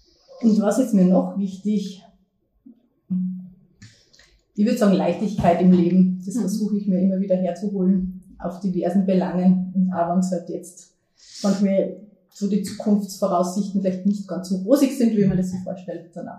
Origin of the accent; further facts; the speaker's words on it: Bad Ischl, Upper Austria, Austria; now in Carinthia, Austria; Also ich komme aus dem Salzkammergut, aus dem oberösterreichischen Teil, aus Bad Ischl. Genau, da verbindet mich auch immer noch sehr viel. Also ich fahre euch immer noch gerne nach Hause, obwohl ich inzwischen seit mehreren Jahren in Kärnten wohne.